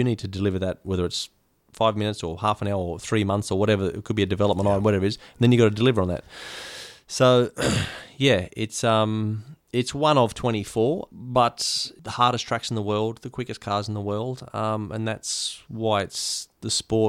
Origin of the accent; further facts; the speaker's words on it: Australia; You know, growing up in Australia, we take a lot of that.